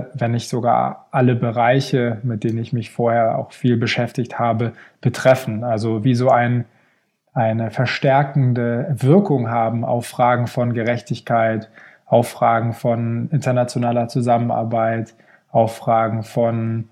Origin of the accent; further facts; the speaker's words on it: Hamburg, Germany; now in Geneva, Switzerland; ich bin am Wasser aufgewachsen in Hamburg